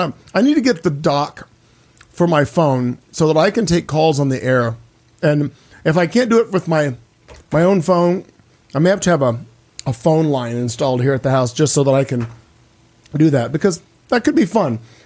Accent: Joplin, Missouri, United States; now in Phoenix, United States; Her company not only has their main offices are in my hometown of Joplin, Missouri, but they have a warehouse here in Phoenix.

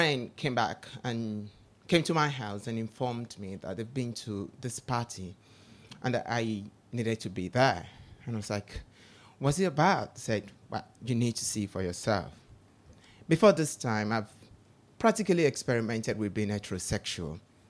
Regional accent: Nigeria; growing up in Nigeria isn't funny.

